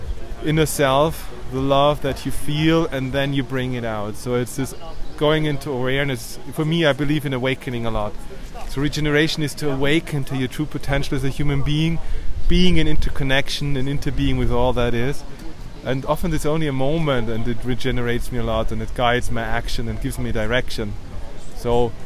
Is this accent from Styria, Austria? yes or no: no; Vienna, Austria; English is a second language; I'm from Vienna, and my profession is an ecological macroeconomist